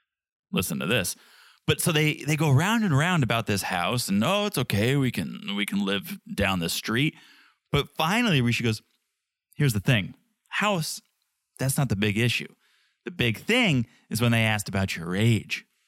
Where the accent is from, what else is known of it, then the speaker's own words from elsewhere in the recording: United States; But it's not my culture. I'm an American.